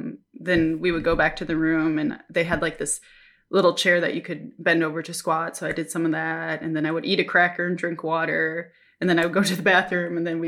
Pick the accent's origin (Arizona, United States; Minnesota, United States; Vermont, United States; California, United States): Minnesota, United States; now in Japan; Like, I'm from Minnesota. Like, I love snow.